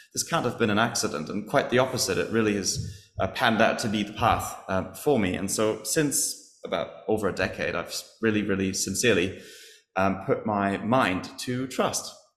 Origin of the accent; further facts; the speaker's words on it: Germany; And growing up in Germany, we are known to be a fairly high trust society.